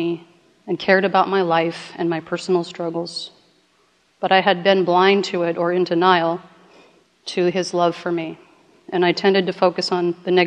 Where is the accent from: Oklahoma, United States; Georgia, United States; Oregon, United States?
Oregon, United States; Portland; also born or lived in Tacoma, Washington; I was born in Portland, Oregon, and I've lived here and in the suburbs most of my life.